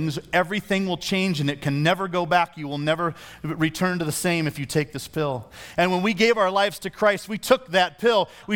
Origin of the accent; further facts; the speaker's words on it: Iowa, United States; I grew up in Midwest, rural Iowa.